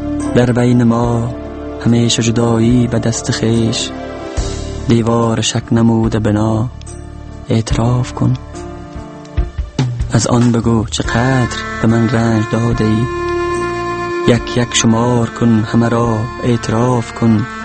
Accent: Maimana, Faryab, Afghanistan; born there; also born or lived in Mazar-i-Sharif; اصلا زادگاهم شهر میمنه ولایت فاریاب است، در شهر میمنه متولد شدم و بعدا به شهر مزار کوچ آمدیم که در اونجا آغاز کردم به شعر گفتن و عضو انجمن نویسندگان بلخ هستم.

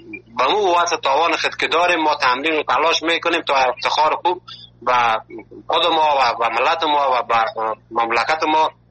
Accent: Afghanistan; now in Malatya, Turkey

